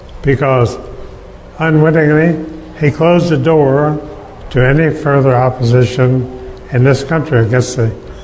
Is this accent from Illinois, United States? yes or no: no; Staunton, Virginia, United States; who came from my hometown in Sandton, Virginia.